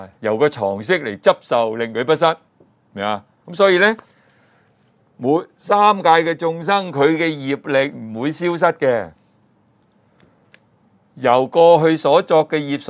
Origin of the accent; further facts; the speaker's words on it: China; 就好像我们中国人所说的那种无形无相的所谓气一样